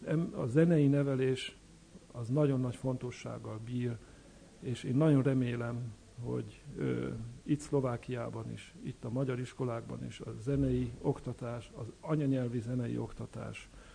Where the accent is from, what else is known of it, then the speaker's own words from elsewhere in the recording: Hungary; moved away as an adult; also born or lived in Vienna, Austria; now in Germany; Budapesten elvégeztem a főiskolát, és annak idején lehetőség nyílt arra, hogy kiszerződjek először Ausztriába, ott folytattam Bécsben a tanulmányaimat